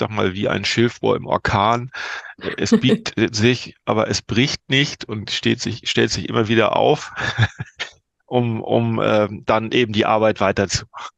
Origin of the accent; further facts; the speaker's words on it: Northern Germany, Germany; Als Norddeutscher muss man sagen, war nicht ganz klein.